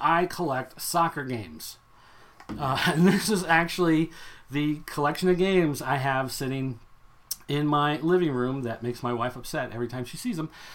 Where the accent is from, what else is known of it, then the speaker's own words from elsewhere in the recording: Springfield, Illinois, United States; So being that I am from Springfield, I come down on 55 and then you come down on 255 and come around and there is Saga Toys.